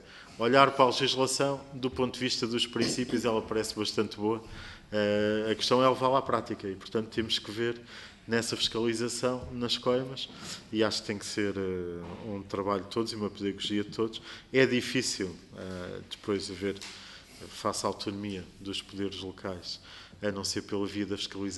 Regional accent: Lisbon, Portugal; estamos a falar de Lisboa, porque somos de Lisboa

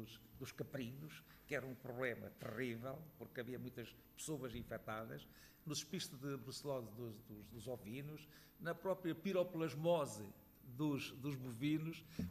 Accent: Santarém, Portugal; eu sou de Santarém

